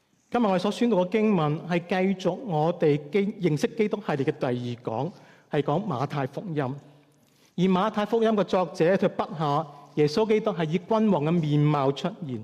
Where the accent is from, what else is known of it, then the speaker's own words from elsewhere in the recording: Hong Kong; 这个是我小时候在香港长大的屋邨，我叫华富邨